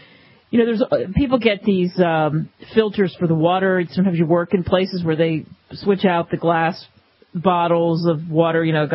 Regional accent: New Jersey, United States; But I'll tell you, growing up in Jersey, they always told us it was the greatest water in the world.

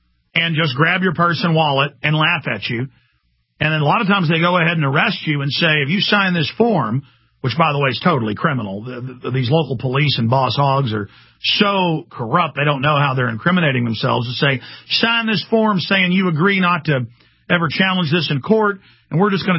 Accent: Texas, United States; I've been pulled over in counties, even though I'm from Texas

